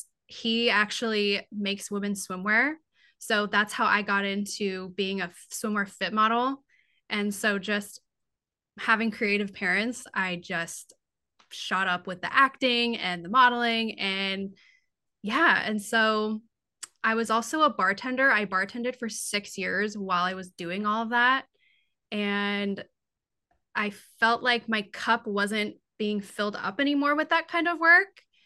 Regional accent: Newbury Park, California, United States; So I was born and raised in Newbury Park. Absolutely love it. I love the area. I never want to leave Ventura County.

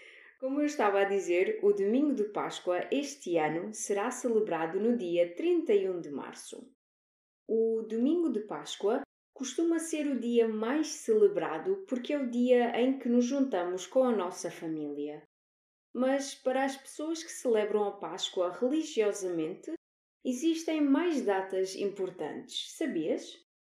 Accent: Albufeira, Algarve, Portugal; Em Albufeira, a cidade onde eu cresci

